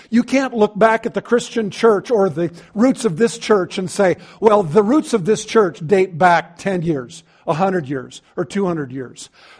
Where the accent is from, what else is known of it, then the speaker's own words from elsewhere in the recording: Hawaii, United States; My wife and I grew up in Hawaii. I used to do a lot of surfing.